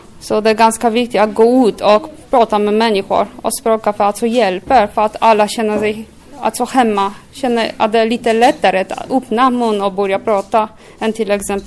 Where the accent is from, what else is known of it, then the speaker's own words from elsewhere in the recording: Poland; now in Sweden; Jag har kommit till Sverige för ungefär 6 år sedan och jag är från Polen. Det är även mina föräldrar.